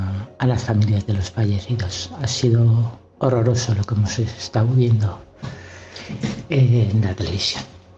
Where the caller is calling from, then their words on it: Madrid, Community of Madrid, Spain; de Madrid.